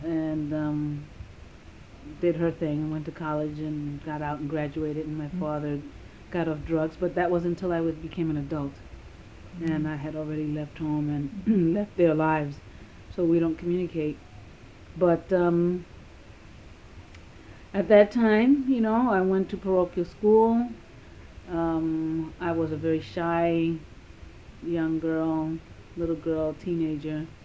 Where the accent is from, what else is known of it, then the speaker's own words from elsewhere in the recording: Manhattan, New York, United States; Okay, I grew up in Manhattan, in Chelsea, in the projects, the Elliott housing and the projects there.